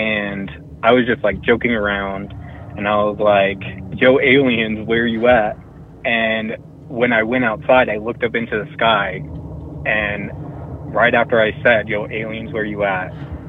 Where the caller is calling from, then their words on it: Wyoming, United States; from Wyoming.